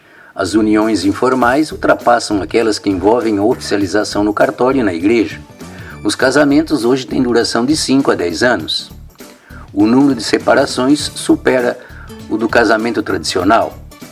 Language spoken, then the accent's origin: Portuguese; Brazil; born there; para Santana, um bairro do interior onde nasci